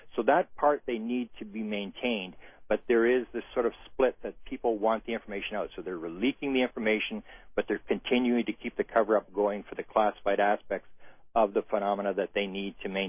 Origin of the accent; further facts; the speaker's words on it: Canada; because I'm a Canadian